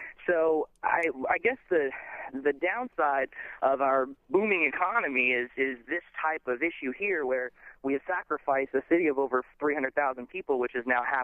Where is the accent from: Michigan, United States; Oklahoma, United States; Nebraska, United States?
Michigan, United States; Flint; So, yes, I'm from Flint, Michigan. My whole family were shop rats with General Motors